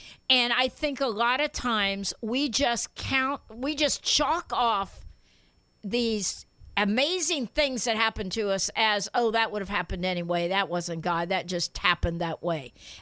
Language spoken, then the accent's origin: English; Indiana, United States; PJ, you and I grew up in Indiana. We know all about that, right?